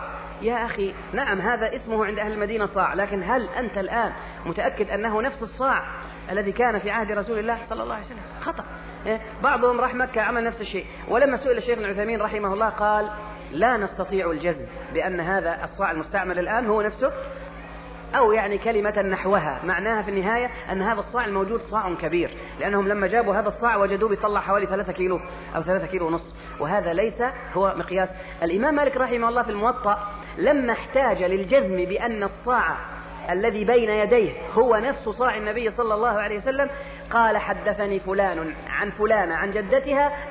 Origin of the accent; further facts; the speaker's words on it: Egypt; ما الذي عندنا في مصر طعامان مشهوران جدا لا يستغني عنهما مصري